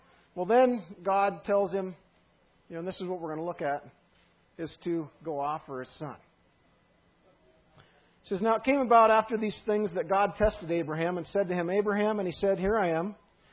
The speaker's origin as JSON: {"language": "English", "town": "Great Falls", "region": "Montana", "country": "United States", "said": "And one thing that they do in Great Falls, I'm actually from Great Falls, is they have a memory work chart."}